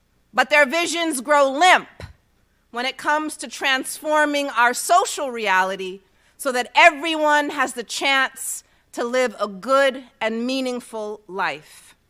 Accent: South Carolina, United States; also born or lived in India / Los Angeles, United States / South Pacific / Southern Africa; I come from many Souths. I was born in southern India. I was raised equal parts in South Carolina, South Central LA. I spent my youth in the South Pacific, Southern Africa, and Southwest Atlanta.

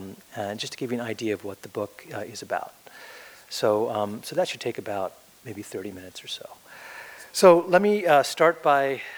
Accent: New Delhi, Delhi, India; When I was growing up in New Delhi, I spent some time with my grandfather

